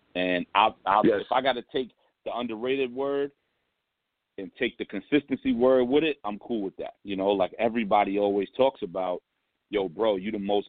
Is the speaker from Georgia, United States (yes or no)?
no; Brooklyn, New York, United States; You know, I'm from St. James. I'm from Biggie Block. So everything in my neighborhood was Bad Boy.